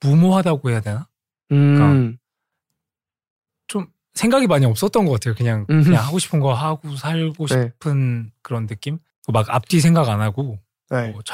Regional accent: Busan, South Korea; now in Seoul, South Korea; 서울로 처음 올라왔고 제가 부산 출신이거든요.

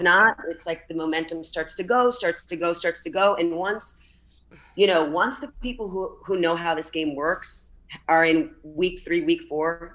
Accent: Miami, Florida, United States; And I'm from Miami and, you know, not born, but raised here.

